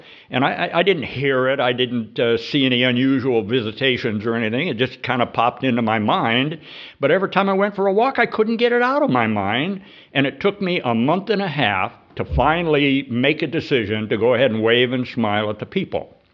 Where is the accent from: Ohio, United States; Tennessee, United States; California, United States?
California, United States; Cupertino; moved away as an adult; now in Brookings, United States; And my wife and I came from Cupertino about 30 years ago, and we moved to Brookings